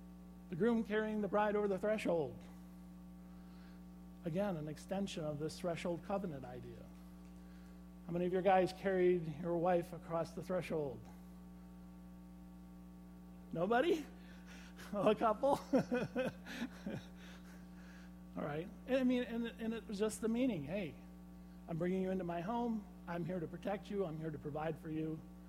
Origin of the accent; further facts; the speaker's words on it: Elsie, Michigan, United States; Actually, the woman involved with that is from my hometown area, up in Elsie, Michigan.